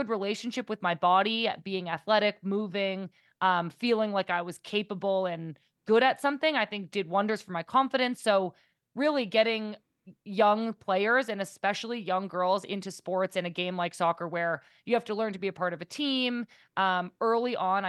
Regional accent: Massachusetts, United States; I grew up in Massachusetts, so probably a pretty similar setup to here in Vermont.

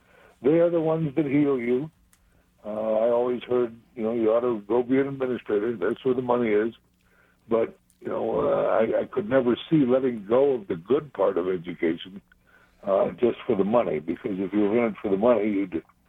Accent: Nebraska, United States; began my career in my home state of Nebraska for 17 years.

